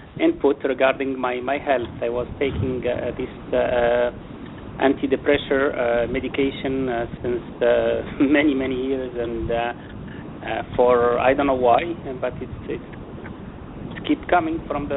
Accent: Orlando, Florida, United States; I'm from Orlando, Florida.

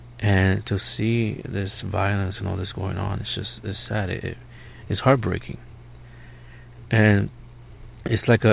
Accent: Bronx, New York, United States; In New York City, growing up in the Bronx, the young people, we called it the struggle.

